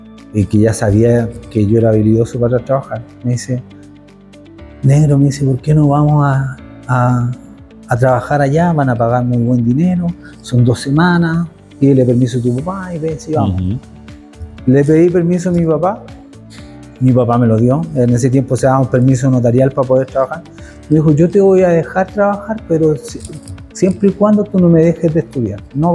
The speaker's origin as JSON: {"language": "Spanish", "town": "Maipú", "region": "Santiago Metropolitan Region", "country": "Chile", "tie": "born or raised there", "moved": "yes", "said": "Al final salí de Chile con permiso de mi papá porque me puse a trabajar con una empresa argentina"}